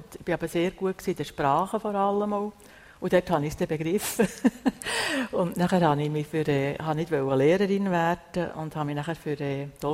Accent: Switzerland; born there; Also erstens mal bin ich in der Schweiz geboren, wo kein Krieg war.

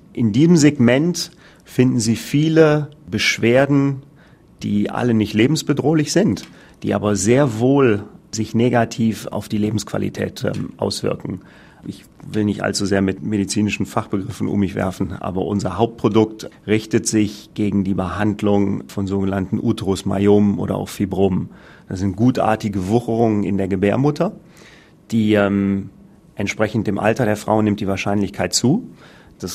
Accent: Germany; moved away as an adult; now in Switzerland; Ich bin Deutscher, ich bin 20 Jahre bereits in der Schweiz.

